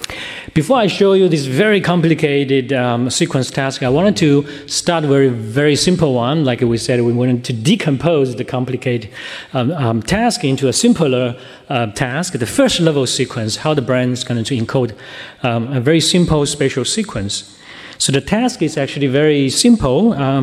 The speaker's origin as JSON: {"language": "English", "region": "Shanghai", "country": "China", "said": "welcome to Shanghai, I'm from Shanghai."}